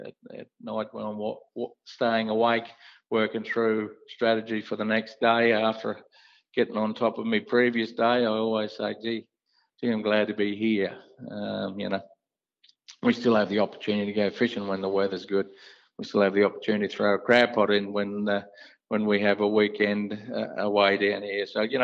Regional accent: Queensland, Australia; born there; I'm glad I was born here in Australia and especially Queensland.

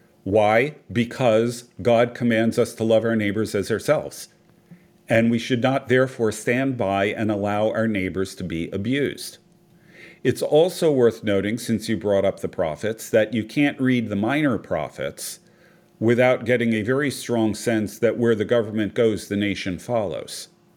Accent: United States; First of all, as an American, I feel very free about criticizing my own government.

